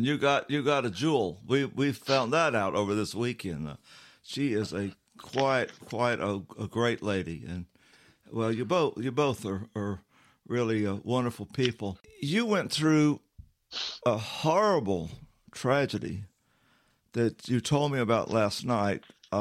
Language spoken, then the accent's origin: English; South Carolina, United States; That there used to be a joke where I grew up here in South Carolina.